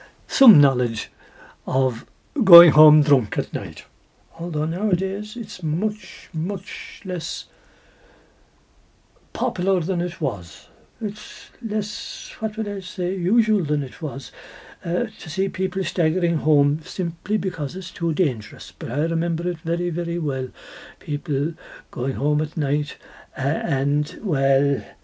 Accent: Ireland; as we're all Irish, say hello in a very friendly manner to them

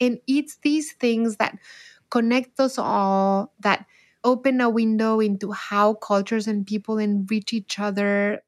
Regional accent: Mexico; now in United States; Doing policy analysis of how to help, you know, Mexico, my home country that I missed so much. And here I am in the U.S., my new country, and trying to build bridges.

